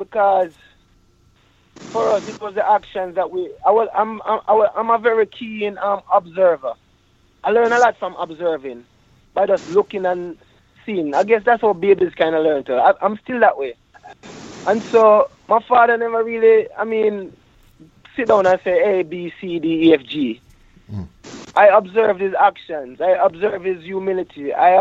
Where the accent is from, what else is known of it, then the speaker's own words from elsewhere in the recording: Jamaica; growing up in Jamaica.